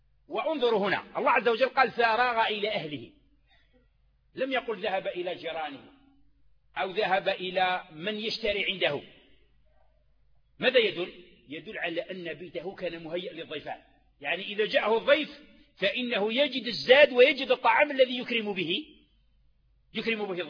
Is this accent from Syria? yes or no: no; Algeria; احنا عندنا في الصحراء ولا عندنا في غرب الجزائر